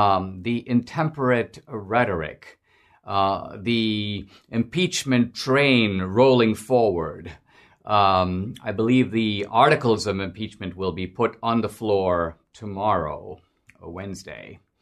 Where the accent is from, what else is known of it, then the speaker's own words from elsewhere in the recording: India; now in United States; In my home country of India